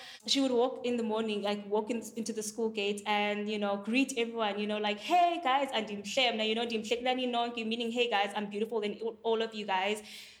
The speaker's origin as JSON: {"language": "English", "country": "South Africa", "said": "I am a South African YouTuber, a content creator, and a model."}